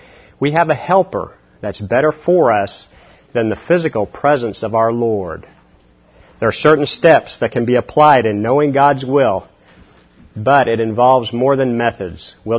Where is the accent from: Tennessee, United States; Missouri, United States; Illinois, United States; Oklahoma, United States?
Oklahoma, United States; Oklahoma City; Myself, I was born and raised in Oklahoma, in Oklahoma City area. And I grew up in a Christian home.